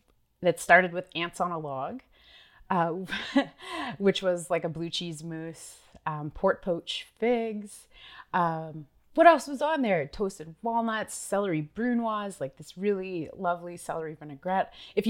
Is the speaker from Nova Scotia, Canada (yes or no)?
yes; Kingston, Nova Scotia, Canada; I grew up in Kingston, Nova Scotia, which is a really kind of rural part of the Annapolis Valley.